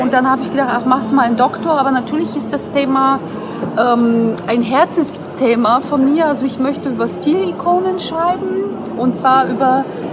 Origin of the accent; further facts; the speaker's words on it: Bulgaria; now in Germany; Bin 36, bin Bulgarin, bin 22 Mal umgezogen in dem 3. Bundesland.